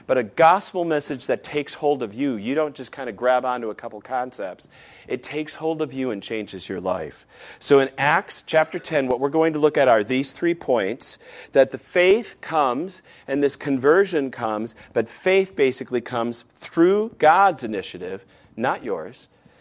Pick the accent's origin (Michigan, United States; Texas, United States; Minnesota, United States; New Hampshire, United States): Michigan, United States; Now, I know I talk to people from my hometown in Michigan